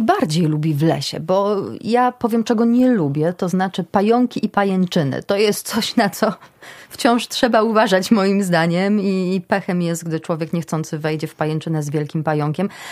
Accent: Lipa, Lublin Voivodeship, Poland; Sama pochodzę z Lipy, to lasy janowskie. Zróżnicowane lasy, piękne stawy też wokół. Sporą część dzieciństwa spędziłam chodząc na jagody, więc te lasy blisko Lipy znam.

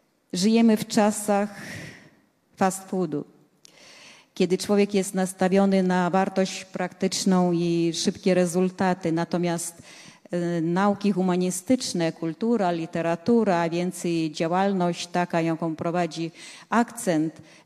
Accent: Lithuania; Polish is a second language; Urodziłam się na Synęszczyźnie, na pograniczu Litwy i Polski, w rodzinie litewskiej, więc jestem Litwinką. Splot dwóch kultur dla mnie jest wielkim darem losu.

